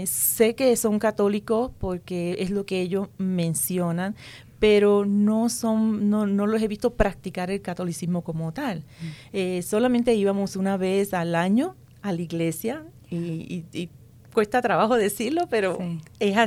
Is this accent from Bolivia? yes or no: no; Puerto Rico; Yo soy puertorriqueña, ajá, de Puerto Rico, como decimos, de la pura cepa boricua.